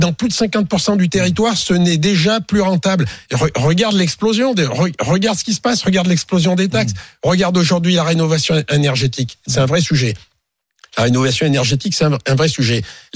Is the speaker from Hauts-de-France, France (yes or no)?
no; Clermont-Ferrand, Auvergne-Rhône-Alpes, France; je viens de Clermont.